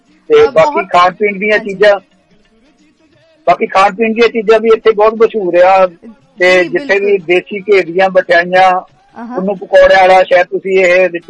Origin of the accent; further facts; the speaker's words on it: Ludhiana, Punjab, India; ਮੈਂ ਲੁਧਿਆਣਾ ਸ਼ਹਿਰ ਤੋਂ ਬਿਲੋਂਗ ਰੱਖਦਾ ਜੀ।